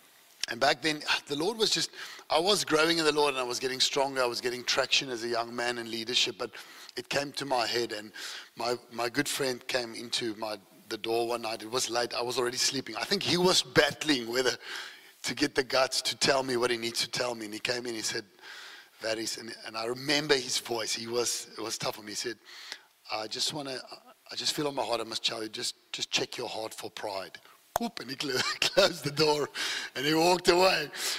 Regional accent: Wellington, New Zealand; I grew up in Wellington, so it's quite a traditional place

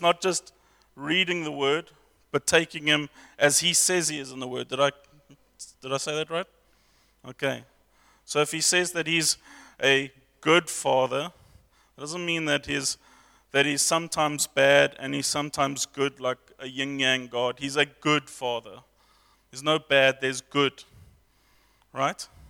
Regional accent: England, United Kingdom; I'm English, so... apparently it's funny.

